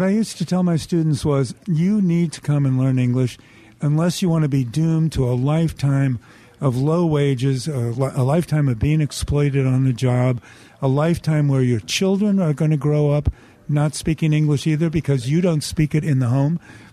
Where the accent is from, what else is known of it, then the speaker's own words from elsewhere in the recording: California, United States; I moved back to California, where I was born and raised